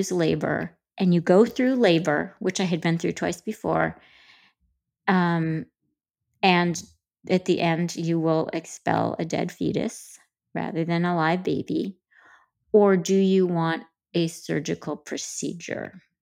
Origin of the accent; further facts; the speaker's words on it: Grand Rapids, Michigan, United States; Oh, yeah. I mean, Grand Rapids, Michigan, it was very similar. I remember that a girl in my high school